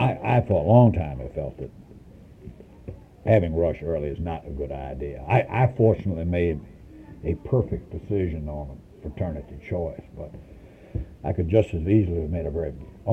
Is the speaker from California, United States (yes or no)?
no; Fredericksburg, Virginia, United States; Came from Fredericksburg.